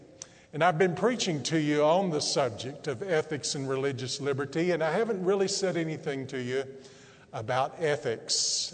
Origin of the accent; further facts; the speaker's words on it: Brownwood, Texas, United States; when I was a student at South Elementary School in my hometown of Brownwood, Texas.